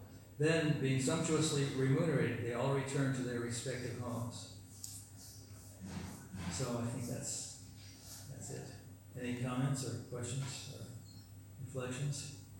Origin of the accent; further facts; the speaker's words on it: United States; of course I come from America, I have a lot to answer for